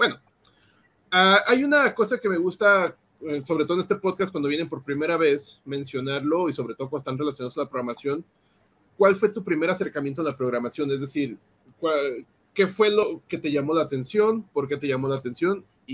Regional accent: Mexico; o por lo menos en mi país, en México, no pasaban mucho

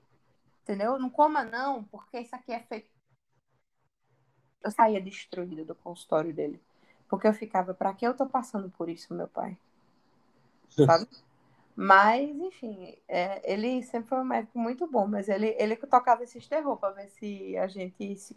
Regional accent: Recife, Pernambuco, Brazil; Eu passei a minha vida toda no Cordeiro, meu filho. É Zona Oeste aqui.

